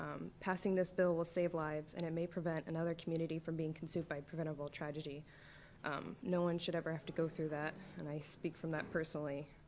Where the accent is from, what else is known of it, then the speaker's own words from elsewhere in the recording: Newtown, Connecticut, United States; now in Portland, United States; I live in Portland. I'm a daughter and volunteer with Moms Demand Action. I grew up in Newtown, Connecticut, part of which you know of as Sandy Hook.